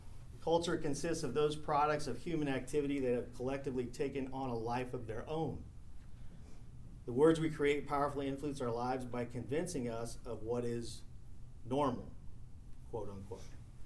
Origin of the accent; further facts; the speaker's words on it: San Antonio, Texas, United States; also born or lived in Dallas / California; I grew up in San Antonio, but moved to Dallas, then met my wife, moved to California for 20 years, and then we moved back. So to a certain degree, I'm an outsider, but not, right? And coming back into South Texas